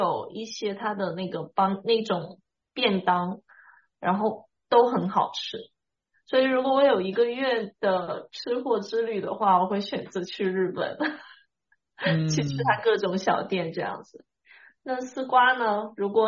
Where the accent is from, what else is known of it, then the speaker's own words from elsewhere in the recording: China; 因为我们是中国，我们是华人，在中，我像我在中国长大。